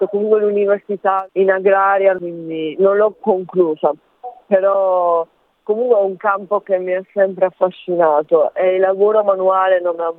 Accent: Apulia, Italy; Io sono del sud Italia, vengo dalla Puglia.

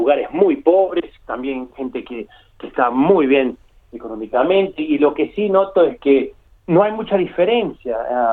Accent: Uruguay; also born or lived in several countries; yo me siento uruguayo, sí, pero cuando escribo trato de ser más universal, cosmopolitano, digamos, porque soy así, digamos, he viajado mucho, he vivido en diferentes países

